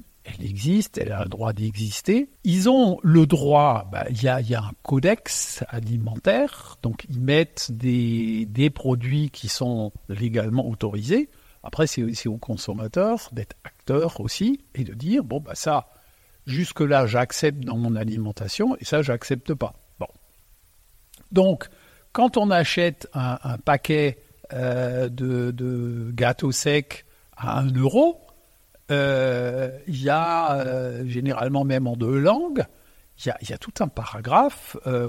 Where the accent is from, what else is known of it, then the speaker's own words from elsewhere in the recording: Grand Est, France; born there; first language Alsatian; French is a second language; L'histoire, je suis né donc en Alsace. Quand je suis arrivé, ma langue maternelle c'est l'alsacien.